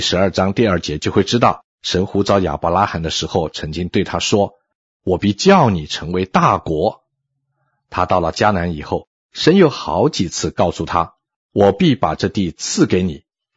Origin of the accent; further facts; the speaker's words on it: China; 这个出入很可能是因为从前犹太人和我们中国人一样尊老敬贤的缘故